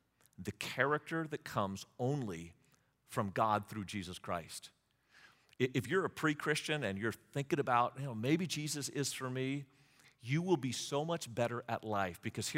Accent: United States; I'm always thinking about something else and being somewhere else. Probably because I'm an American, to be honest with you.

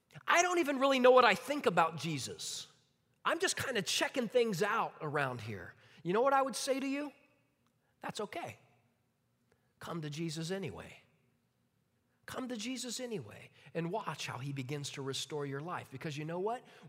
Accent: Midwest, United States; You know, I grew up in the Midwest. I spent a lot of my life in the Midwest.

